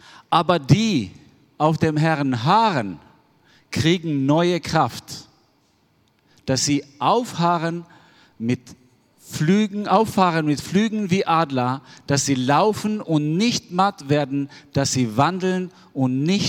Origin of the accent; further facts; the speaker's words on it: Albania; ich komme ursprünglich aus Albanien